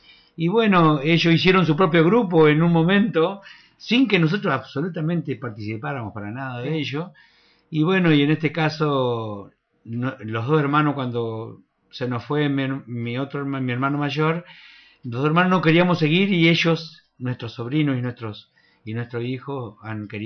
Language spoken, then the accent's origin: Spanish; Diamante, Entre Ríos, Argentina; Vengo de Diamante.